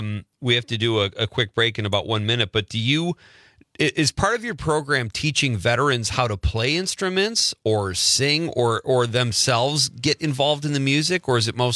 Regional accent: Chicago, Illinois, United States; When I was a kid in Chicago, we used to go up to Three Lakes.

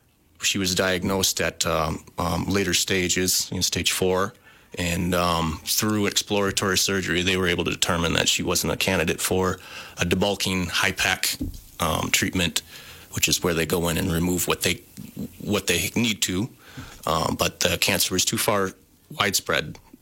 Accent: Excelsior, Wisconsin, United States; also born or lived in Dodgeville; Yeah, I grew up in the Blue River area down in the little town of Excelsior and went to Riverdale.

